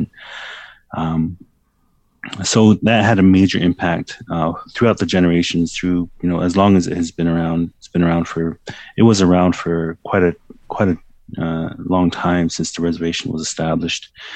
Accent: Busby, Alberta, Canada; So cable television really wasn't a factor growing up in Busby.

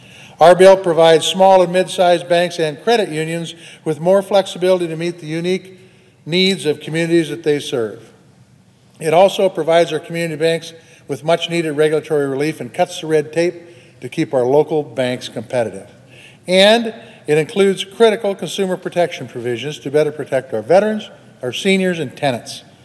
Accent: Montana, United States; In my home state of Montana, prior to the financial crisis in 2008, there were 72 chartered banks.

